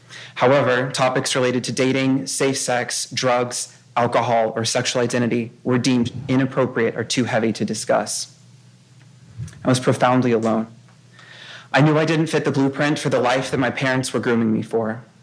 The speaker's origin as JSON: {"language": "English", "region": "Texas", "country": "United States", "tie": "born or raised there", "said": "I was born and raised in Texas"}